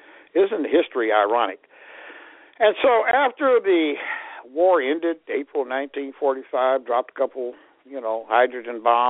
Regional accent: Minneapolis, Minnesota, United States; here in my hometown of Minneapolis, Minnesota

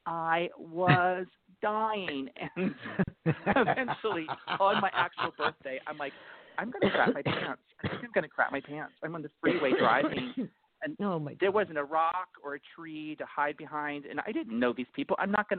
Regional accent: Ohio, United States; now in California, United States

